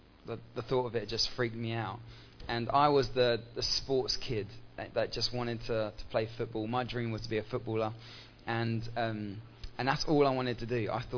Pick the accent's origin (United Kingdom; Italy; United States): United Kingdom; Tottenham, London; also born or lived in Littlehampton; My dad, we grew up in North London, a place called Tottenham, and my dad got a job with a band called … so we moved down to the south coast to a little town called Littlehampton